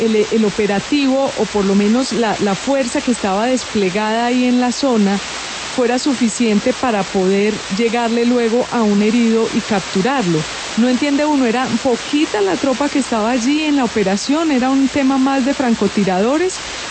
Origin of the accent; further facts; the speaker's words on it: Colombia; Uno como colombiano